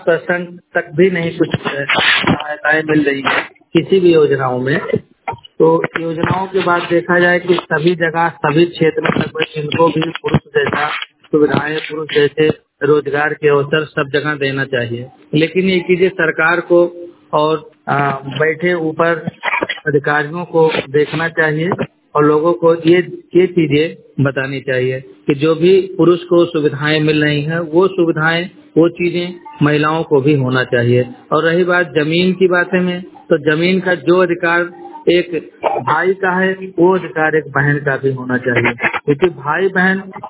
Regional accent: Uttar Pradesh, India; मैं बस्ती जिले का रहने वाला हूँ, ब्लॉक कप्तानगंज।

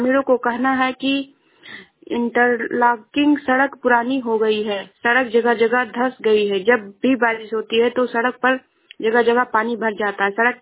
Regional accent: Shravasti, Uttar Pradesh, India; मैं जिला श्रावस्ती से हूँ।

